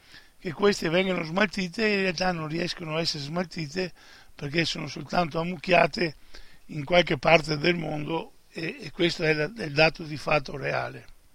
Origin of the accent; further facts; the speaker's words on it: Veneto, Italy; E poi noi, anche come veneti, non solo come veneti